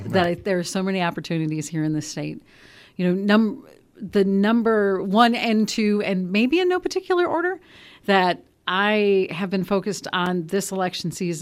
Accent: Wisconsin Rapids, Wisconsin, United States; But I was born here in Wisconsin Rapids, grew up here, went to school here, graduated from the UW at Marshfield.

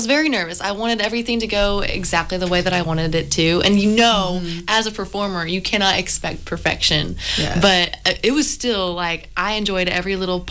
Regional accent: Illinois, United States; now in Nashville, United States; we are from the Midwest. So now we can take the Midwest everywhere we go, whether we're living in Nashville, whether we are visiting in Wisconsin or our home state of Illinois.

